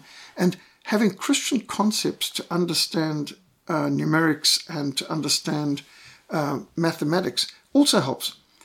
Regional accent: Zimbabwe; I was brought up in Rhodesia

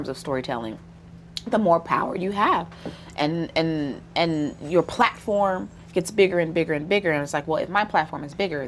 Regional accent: the South, United States; So I grew up in the South, and what's interesting about Southern black folks and black women in particular is that the strip club world

